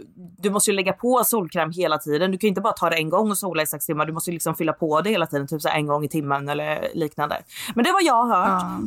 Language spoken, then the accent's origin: Swedish; Småland, Sweden; Men jag är från Småland och en snål smålänning, vet du, så vi dricksar inte